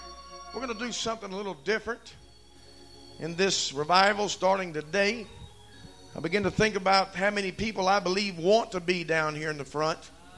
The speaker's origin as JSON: {"language": "English", "region": "Texas", "country": "United States", "said": "Hey, man. I'm from East Texas, man."}